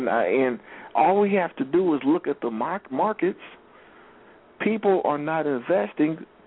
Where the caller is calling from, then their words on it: Indianapolis, Indiana, United States; from Indianapolis.